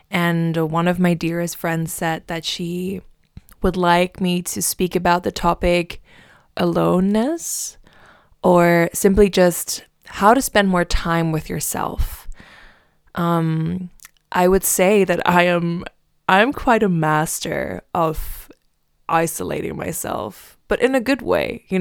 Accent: Germany; first language German; English is a second language; because obviously I grew up in Germany. It's my native language.

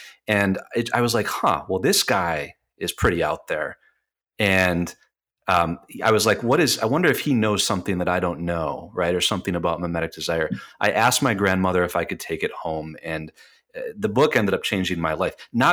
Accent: Michigan, United States; watching the Detroit Lions football game, because I'm from Michigan, and I knew that I was leaving.

